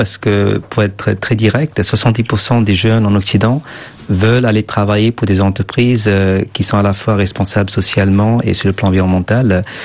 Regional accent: California, United States; je suis de Californie, je passe beaucoup de temps maintenant en Europe

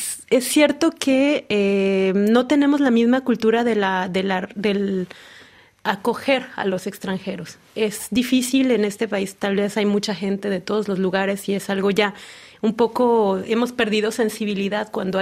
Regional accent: Guadalajara, Jalisco, Mexico; crecí en Guadalajara, entonces teniendo un padre que es aficionado del tequila, una familia que está dentro del tequila

